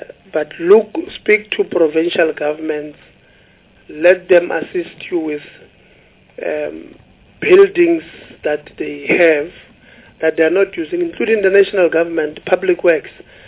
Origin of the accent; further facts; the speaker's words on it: Gauteng, South Africa; because I'm from Gauteng, you can tell me which area and I'll tell you which building belongs